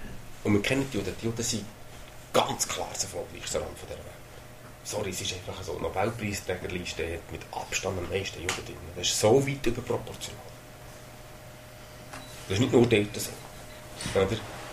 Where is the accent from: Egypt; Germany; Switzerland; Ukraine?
Switzerland; Dass wir nicht denken, wir als Schweizer sind besser.